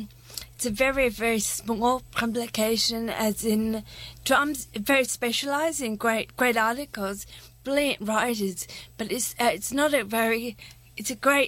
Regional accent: Lebanon; I grew up in Lebanon and all over the world, and my father was a diplomat

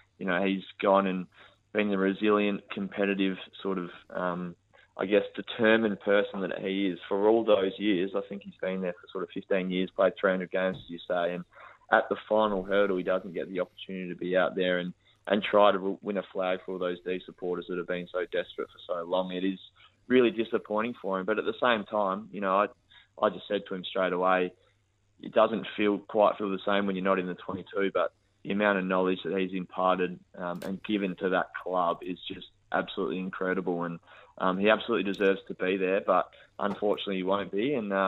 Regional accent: Naracoorte, South Australia, Australia; sort of growing up in Narracourt in a community that was so passionate about, you know, sport and just having a crack.

